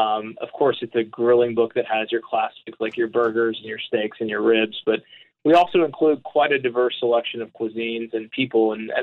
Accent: the South, United States; you know, I think being a Southerner, you're just kind of born with barbecue kind of to a soundtrack of every one of life's events.

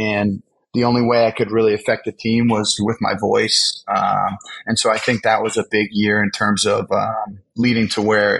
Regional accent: New Jersey, United States; A lot of the people I grew up around, I grew up in North Jersey, outside New York City.

